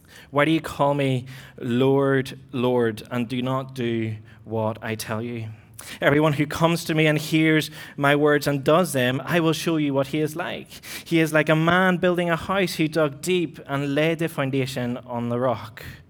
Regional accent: Ilo, Moquegua, Peru; I grew up as a missionary kid in South America, and I had the blessing of growing up in a small port town called Ilo

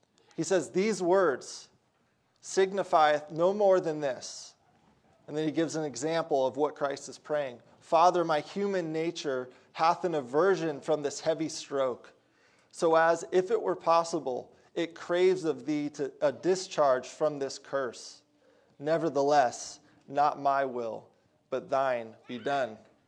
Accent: Oregon, United States; also born or lived in Colorado; I grew up in Oregon, and then I was in Colorado for 7 years before coming here

